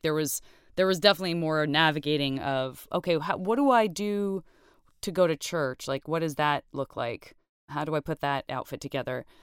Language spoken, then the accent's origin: English; Tucson, Arizona, United States; I grew up in Tucson, Arizona. I graduated from high school when I was 17 and went as far away from heat while still staying in the state of Arizona